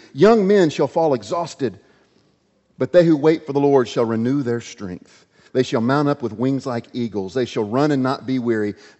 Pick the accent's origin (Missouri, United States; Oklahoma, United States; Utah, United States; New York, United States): Oklahoma, United States; Oklahoma City; my own experience growing up in Oklahoma City and the tornado right in the middle of Tornado Alley.